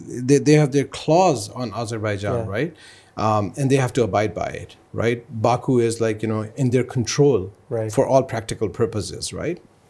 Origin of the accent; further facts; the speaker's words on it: Pakistan; I'm from Pakistan. I know that.